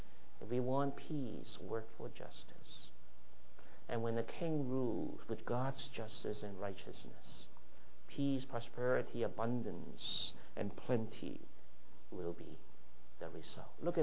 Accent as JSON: {"language": "English", "country": "Hong Kong", "tie": "born or raised there", "said": "When I was a little boy growing up in Hong Kong"}